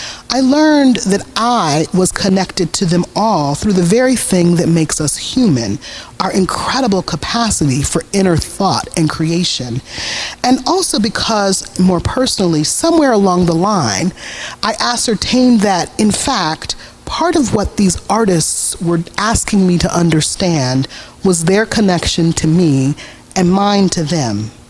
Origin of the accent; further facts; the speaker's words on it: Detroit, Michigan, United States; This was one of the things about growing up in Detroit that I so appreciated.